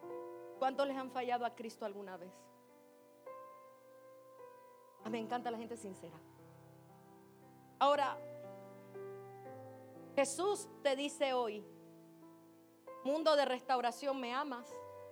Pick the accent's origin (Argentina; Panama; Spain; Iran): Panama; estaba pasando cosas fuertes en mi país, en Panamá.